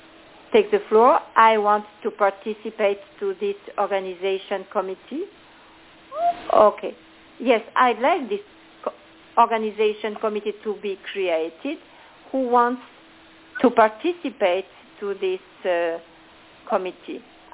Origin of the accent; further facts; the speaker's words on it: Kinshasa, DR Congo; from Kinshasa.